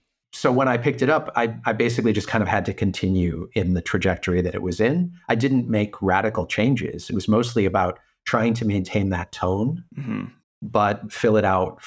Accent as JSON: {"language": "English", "town": "Detroit", "region": "Michigan", "country": "United States", "tie": "born or raised there", "lives_now": "Berlin, Germany", "said": "thinking back to the stuff that I had heard when I grew up in Detroit"}